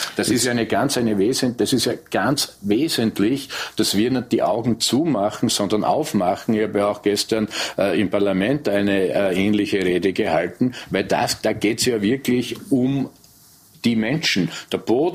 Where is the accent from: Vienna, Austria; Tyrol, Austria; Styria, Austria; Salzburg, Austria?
Styria, Austria; ich kenne das ja von meiner Heimat, der Steiermark